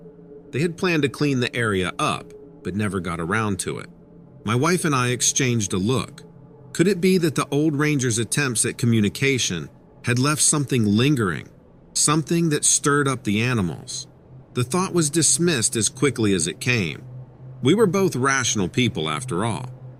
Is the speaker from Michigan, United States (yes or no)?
yes; Grand Rapids, Michigan, United States; now in Newaygo, United States; I am from Grand Rapids, Michigan originally, but now live near Newaygo, Michigan